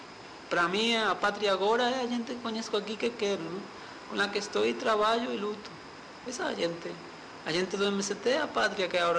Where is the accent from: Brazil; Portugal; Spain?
Spain; Extremadura; Portuguese is a second language; Há um cantautor da minha terra, de Extremadura, não? Mas também acho que sou extremeño